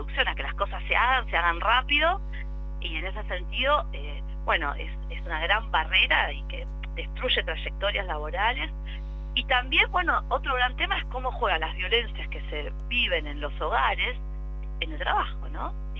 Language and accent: Spanish; Buenos Aires, Argentina; acá en Buenos Aires, bueno, yo soy de Buenos Aires